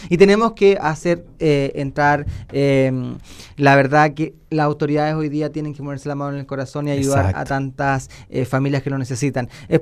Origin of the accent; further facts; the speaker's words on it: Ñiquén, Ñuble, Chile; como yo soy de Ñiquén, le puedo explicar también.